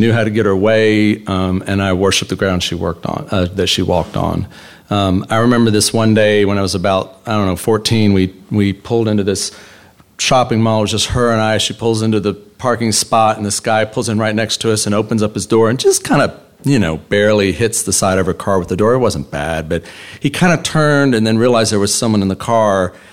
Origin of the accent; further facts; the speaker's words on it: Atlanta, Georgia, United States; born there; So I was born in 1962 in Atlanta, Georgia.